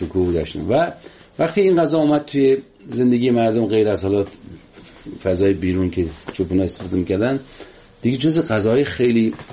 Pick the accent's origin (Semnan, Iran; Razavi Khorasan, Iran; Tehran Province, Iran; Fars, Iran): Semnan, Iran; Sangsar; غذای سنتی ولایت ما سنگسر، یکی از دهات شمال سمنان